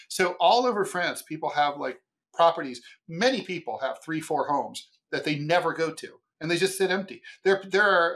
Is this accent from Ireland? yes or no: no; Ohio, United States; my mom died and the house that I grew up in Ohio, what's the first thing I did?